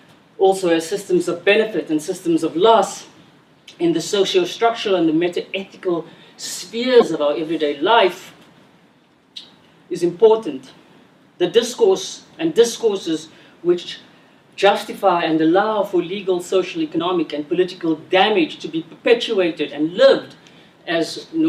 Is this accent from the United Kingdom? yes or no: no; South Africa; born there; I was born in South Africa at the time.